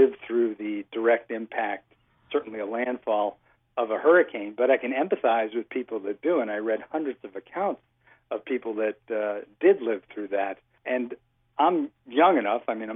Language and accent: English; New England, United States; also born or lived in New York; now in Marblehead, United States; I live in Marblehead, Massachusetts. I grew up from New York. I was born in the New York area, but I spent most of my life in New England.